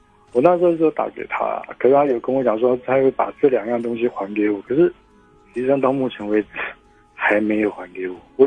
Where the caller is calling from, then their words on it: Keelung, Taiwan; 我是基隆的